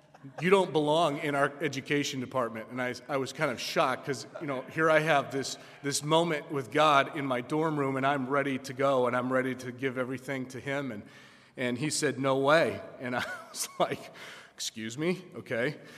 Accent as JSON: {"language": "English", "town": "Phoenix", "region": "Arizona", "country": "United States", "tie": "born or raised there", "said": "Growing up in Phoenix, not really having direction in life, and then all of a sudden I end up in Owatonna, Minnesota."}